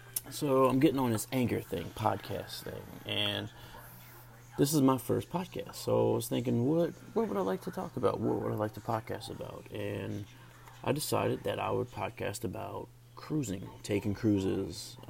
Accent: Louisiana, United States; I'm from Southern Louisiana, all the way at the bottom.

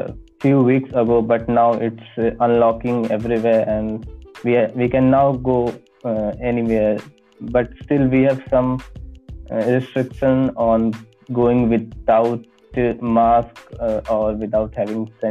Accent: India; English is a second language; And as Kevin told you, I am from India.

